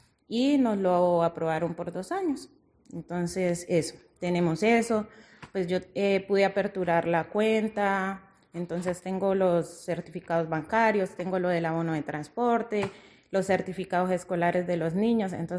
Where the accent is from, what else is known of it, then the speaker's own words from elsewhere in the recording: Colombia; moved away as an adult; now in Spain; Pues estoy con mis 2 hijos de 16 y de 11 años y pues venimos de Colombia.